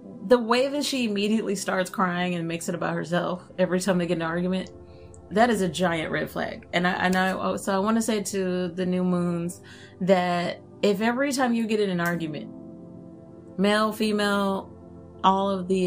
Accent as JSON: {"language": "English", "town": "Oak Cliff", "region": "Texas", "country": "United States", "said": "Eric is from Compton, if you guys don't remember, and I am from Oak Cliff."}